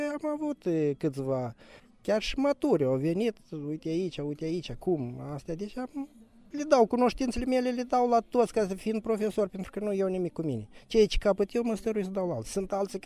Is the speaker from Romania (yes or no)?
no; Pelenia, Drochia District, Moldova; sunt din Republica Moldova, din partea de nord a Republicii Moldova, localitatea Pelenia, raionul Drochia.